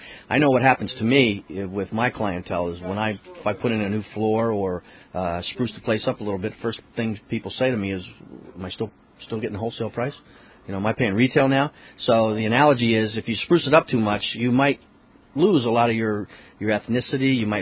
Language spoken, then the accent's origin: English; Connecticut, United States; No, I didn't grow up here. I'm an import. I'm from Connecticut.